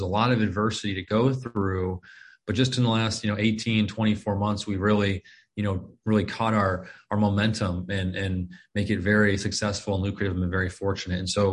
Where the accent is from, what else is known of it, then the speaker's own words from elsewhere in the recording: Phoenix, Arizona, United States; I was born and raised here in Phoenix, Arizona, lived here my entire life.